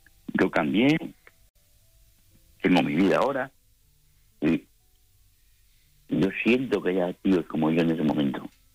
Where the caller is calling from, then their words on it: Bilbao, Basque Country, Spain; de Bilbao.